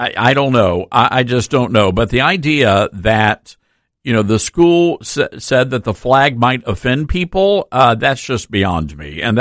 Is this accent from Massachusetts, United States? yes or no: no; Memphis, Tennessee, United States; first of all, Memphis is my hometown. We broadcast our show from Memphis.